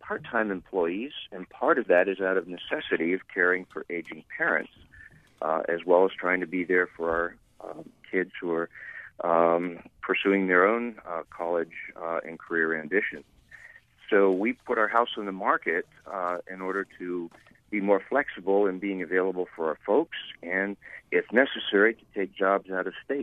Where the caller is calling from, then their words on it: Peterborough, New Hampshire, United States; I'm from Peterborough, where there are 53% of our residents who actually work out of state